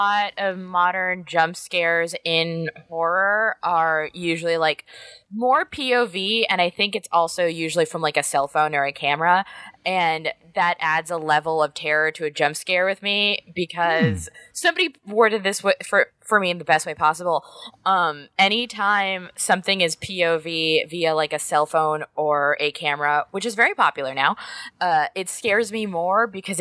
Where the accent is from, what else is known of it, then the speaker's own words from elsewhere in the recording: California, United States; It was so big for me because I grew up in Orange County where skate culture was king, but I was like the only kid that couldn't skate.